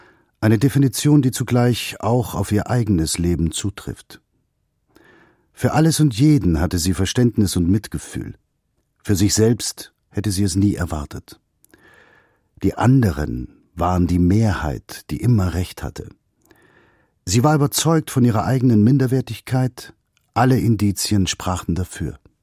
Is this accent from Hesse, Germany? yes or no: yes; Frankfurt am Main, Hesse, Germany; born there; Mein Geburtsort ist Frankfurt am Main. Das Datum der 23. August 1930.